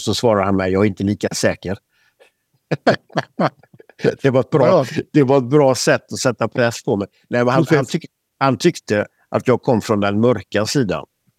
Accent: Floda, Västra Götaland County, Sweden; Ja, det är så här, jag är född i Floda, Lerum. Och växte upp i Floda, Lerum. Mm. Men Floda, Lerum är ju en förort till Göteborg, kan man säga.

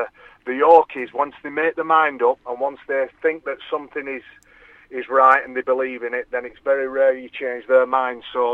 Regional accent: Oldham, North West England, United Kingdom; born there; also born or lived in Leeds, United Kingdom; I will always say I was born in Oldham, but I was made in Leeds

